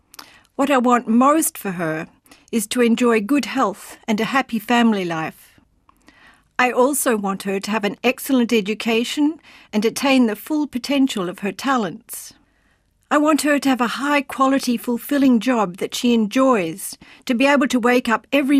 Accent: Melbourne, Victoria, Australia; I grew up in Melbourne in a family rich in love, although not money, and my brother, sister and I received an excellent education in government schools.

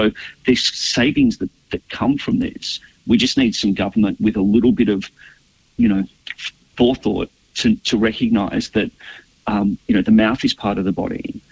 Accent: Mansfield, Victoria, Australia; also born or lived in Tatura; I grew up in Mansfield and then a small place called Tatura just out of Shepparton.

